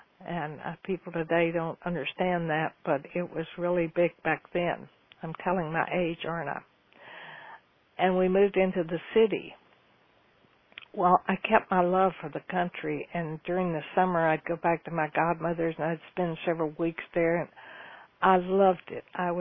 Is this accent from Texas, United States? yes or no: yes; Houston, Texas, United States; I grew up in Houston, Texas, to go to the University of Texas. That's what everybody in Houston wants their children to do.